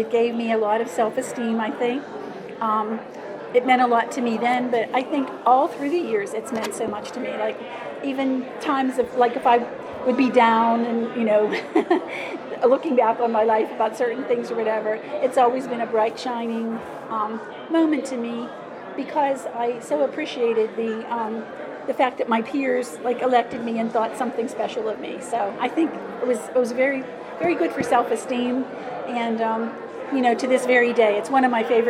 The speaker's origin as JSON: {"language": "English", "town": "Portview", "region": "Pennsylvania", "country": "United States", "said": "I was from Portview, which was a suburb of McKeesport. I graduated from McKeesport High School."}